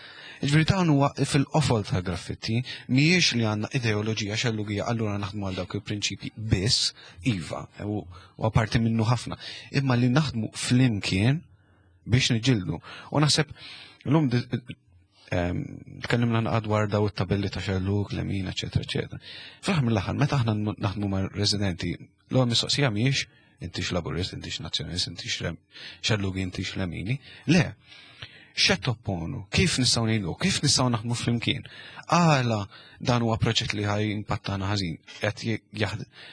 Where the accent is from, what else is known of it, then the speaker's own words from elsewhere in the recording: Pembroke, Northern Region, Malta; jien minn Pembroke, jien resident ta' Pembroke